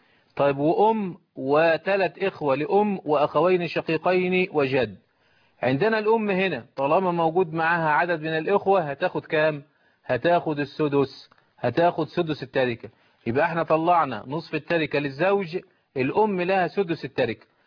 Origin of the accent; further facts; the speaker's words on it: Egypt; يبقى على القانون المصري المعمول به عندنا في مصر إن بنتين الأخت هينفردوا بالتركة في هذه المسألة.